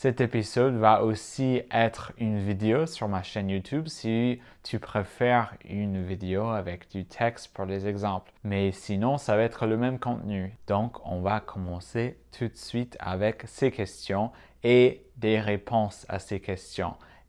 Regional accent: Midwest, United States; accent: Midwestern US; French is a second language; C'est peut-être mon accent du Midwest des États-Unis

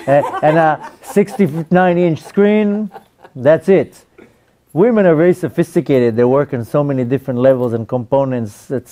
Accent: Israel; moved away as an adult; I'm Israeli.

